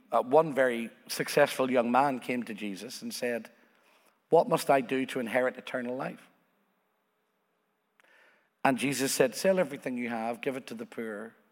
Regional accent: Northern Ireland, United Kingdom; I come from Northern Ireland.

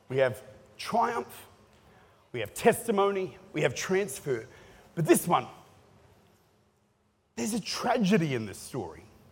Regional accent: Australia; No, I'm from Australia.

